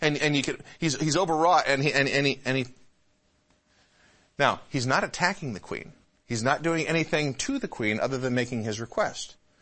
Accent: Midwest, United States; also born or lived in Northeast; Now, I was born in the Northeast, grew up in the Midwest.

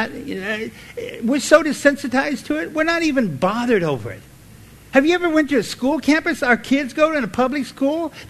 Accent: California, United States; I said, "Yeah, I'm from California. I just came here."

